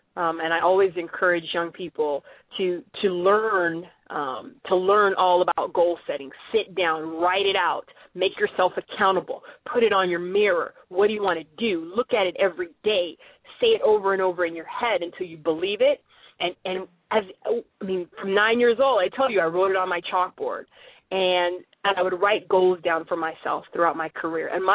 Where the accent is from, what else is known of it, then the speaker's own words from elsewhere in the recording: Los Angeles, California, United States; born there; I was born in Los Angeles, and so I was a big Lakers fan